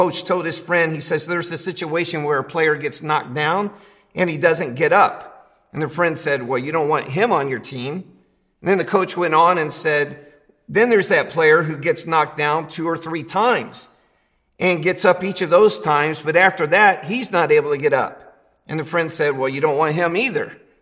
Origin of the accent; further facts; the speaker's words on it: Ohio, United States; I grew up in Ohio, and it's very much, I would call, a football state.